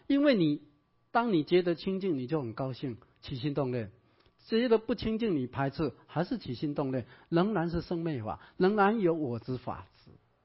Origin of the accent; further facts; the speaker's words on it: China; 好，因为金啊，尤其我们中国人对金特别喜欢跟偏好。